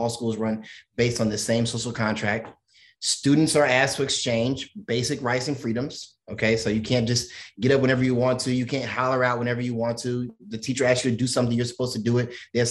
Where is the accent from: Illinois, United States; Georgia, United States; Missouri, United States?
Missouri, United States; St. Louis; I grew up in St. Louis, Missouri. Anyone who's familiar with St. Louis is a very hyper-segregated city. I lived in an almost exclusively Black neighborhood for pretty much all of my childhood, but I went to majority white schools.